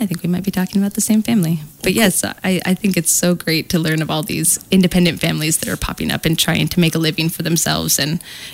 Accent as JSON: {"language": "English", "town": "Spokane", "region": "Washington", "country": "United States", "tie": "born or raised there", "also_born_or_lived": "Seattle / North Dakota", "said": "We grew up in the Seattle area until I was 6 and then moved over to Spokane here. Mm-hmm. Yep. There was a year that we experienced North Dakota in 1997, but we came back to Spokane here."}